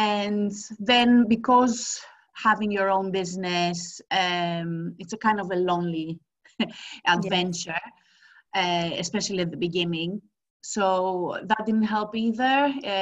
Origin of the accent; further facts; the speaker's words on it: Greece; now in London, United Kingdom; Well, I am from Greece. I moved to London 7 years ago.